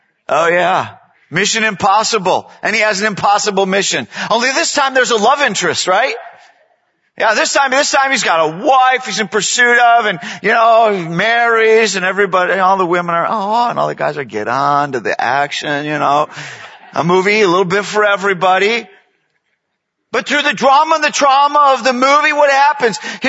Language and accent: English; Atlanta, Georgia, United States; Well, hello … from Atlanta.